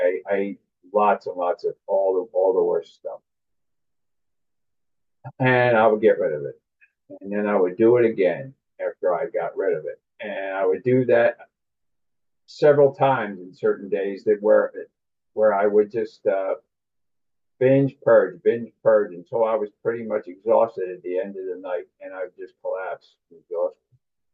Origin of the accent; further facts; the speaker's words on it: East Coast, United States; I'm from the East Coast, and this was a therapist that was located in downtown Philadelphia.